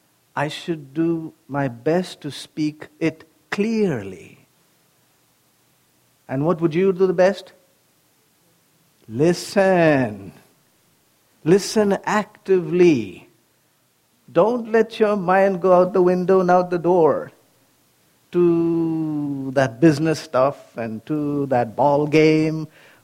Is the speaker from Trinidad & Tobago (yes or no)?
no; India; now in United States; A medical doctor, born and brought up in India, and then came to the United States.